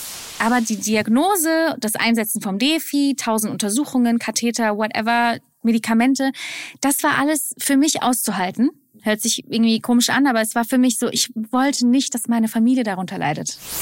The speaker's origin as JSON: {"language": "German", "town": "Mannheim", "region": "Baden-Württemberg", "country": "Germany", "tie": "born or raised there", "said": "Ich komme aus Mannheim, Geburtsstadt und schon immer da gewohnt, aber trotzdem viel unterwegs gewesen in der Welt."}